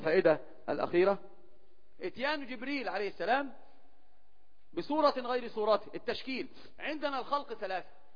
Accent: Upper Egypt, Egypt; احنا عندنا في الصعيد كان بيحكوا لنا حكايات بيخوفونا عشان ما يطلعش بره بالليل

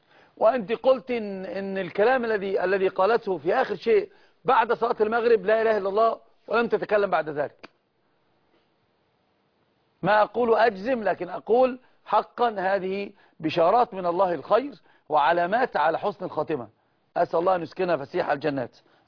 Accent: Egypt; وأنا مصري صح؟

